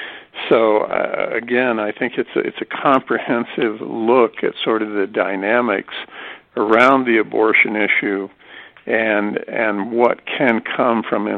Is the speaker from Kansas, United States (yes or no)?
yes; Kansas, United States; you know, I'm from Kansas. Kansas has had, you know, some very notorious crimes.